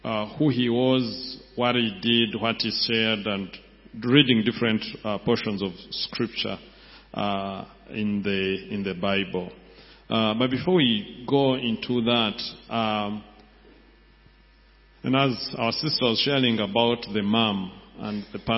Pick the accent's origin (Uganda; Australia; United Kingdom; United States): Uganda; and I'm from Uganda.